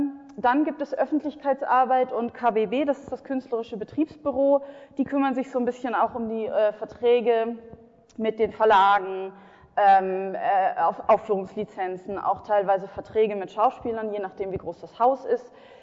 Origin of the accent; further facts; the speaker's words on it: Bavaria, Germany; ich weiß nicht genau, wie es in Österreich ist, ich komme aus Bayern und da ist das so, Theater ist tatsächlich ein Medium, das sehr, sehr offline ist.